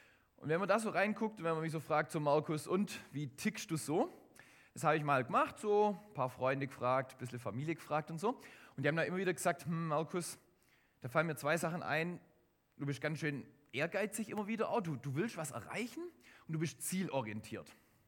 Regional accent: Baden-Württemberg, Germany; Ich komme aus der Nähe von Schwäbisch Gmünd, das steckt es sogar im Namen mit drin. Das heißt, man kann es nicht verbergen. Ich habe in Wuppertal studiert und da haben sie auch immer wieder gesagt, ah ja, man merkt schon, wo du herkommst.

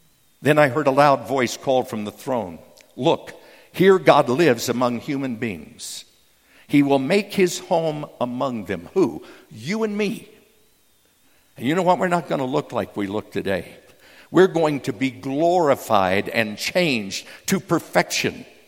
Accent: New Mexico, United States; the early part of my life, I was raised in New Mexico.

